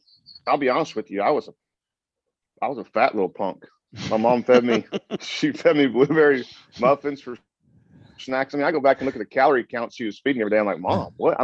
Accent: Victoria, Texas, United States; born there; So I was born in Victoria down in South Texas. My family's from the Corpus Christi area.

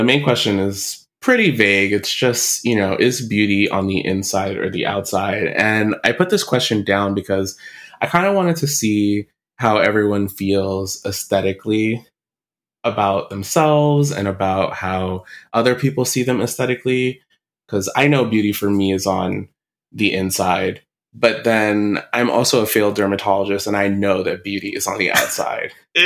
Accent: Gainesville, Florida, United States; who is currently living in Gainesville, Florida, my hometown

